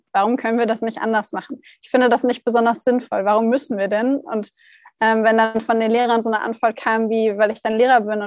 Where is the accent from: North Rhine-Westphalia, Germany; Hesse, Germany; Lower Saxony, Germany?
Lower Saxony, Germany; Hanover; moved away as an adult; now in Heidelberg, Germany; 27, Gründerin von Living Brain. Ich komme ursprünglich aus Hannover. Meine Firma habe ich dann in Heidelberg gegründet, weil ich auch hier studiert habe. Denn ich bin von Hannover nach Heidelberg gezogen, um hier Psychologie zu studieren